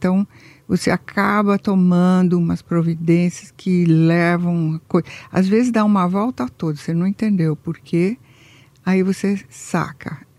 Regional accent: Brazil; also born or lived in Italy; Eu sou muito italiana ainda, apesar de não mudar do Brasil jamais, porque eu gosto mais de brasileiros

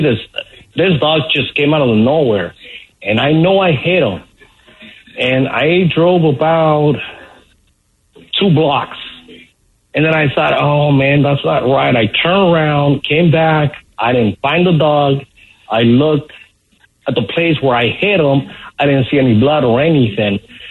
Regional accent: Guatemala; Hey, man, I'm from Guatemala, dude.

